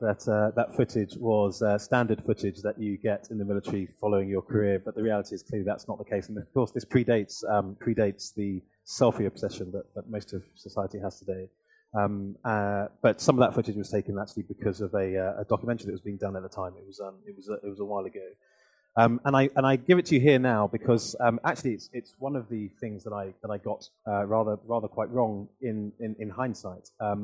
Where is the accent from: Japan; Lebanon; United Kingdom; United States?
United Kingdom; Hackney, London; My mother, who still lives in London, and we moved to Hackney from Highbury after probably 8 years. So I was raised largely in Hackney. My mother worked three jobs because, in her mind, being like most good Nigerian parents